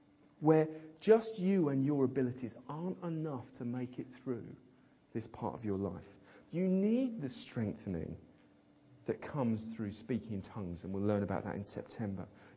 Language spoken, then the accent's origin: English; United Kingdom; Please, God, remember I'm British.